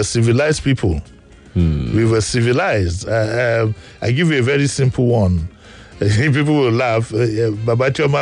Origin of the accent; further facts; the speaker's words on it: Yaba, Lagos, Nigeria; When I grew up in Yaba, we were still using the same system.